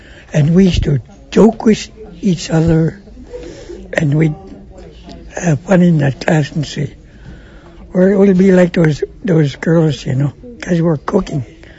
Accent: Bethel, Alaska, United States; Well, like, we grew up together here in Bethel. It was small.

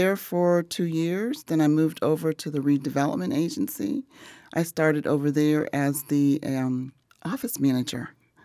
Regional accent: Jamaica; also born or lived in New York; now in Fort Myers, United States; I have been at Fort Myers for about 36 years. I came here via New York. I'm originally from Jamaica, and when I moved here with my three children in 1990

